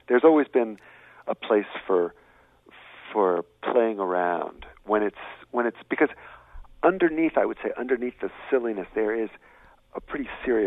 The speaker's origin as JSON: {"language": "English", "town": "Washington", "region": "District of Columbia", "country": "United States", "said": "I'm from Washington, D.C., so I remember it too."}